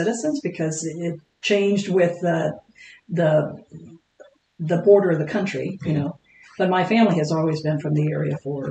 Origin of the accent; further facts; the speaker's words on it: Louisiana, United States; also born or lived in Texas; now in Billings, United States; So I was born in Hill Country, Texas, then spent my school years in Louisiana.